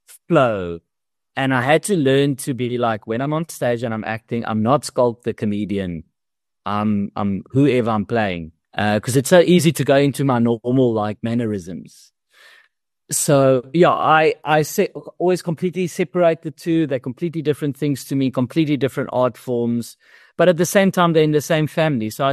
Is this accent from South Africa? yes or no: yes; South Africa; Because that's also a skill you have to learn as a South African director